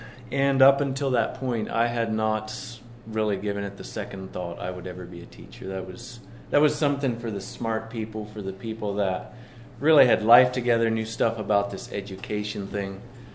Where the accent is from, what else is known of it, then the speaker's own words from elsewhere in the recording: Squaw Valley, California, United States; also born or lived in Richmond, Missouri; I grew up there in Squaw Valley, about 20 years now. Lived there, and before that was Richmond, Missouri.